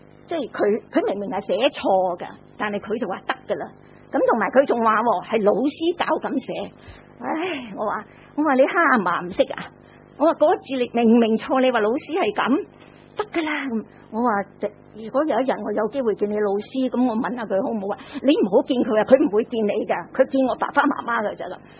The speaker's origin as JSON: {"language": "Cantonese", "country": "China", "said": "但系你记唔记得我哋中国人话咧，举头三尺就有神明啊！"}